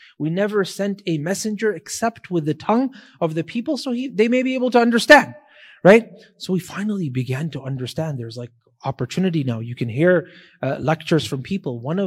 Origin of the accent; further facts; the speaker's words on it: Toronto, Ontario, Canada; a lot of us growing up in Canada, in Toronto